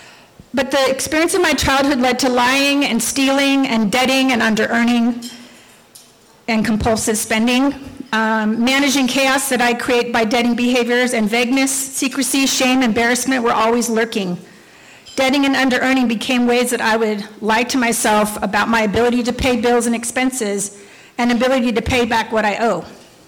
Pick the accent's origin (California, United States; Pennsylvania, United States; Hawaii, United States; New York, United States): California, United States; North Hollywood; I grew up in North Hollywood in the 1960s and 70s. We were a solidly middle-class family.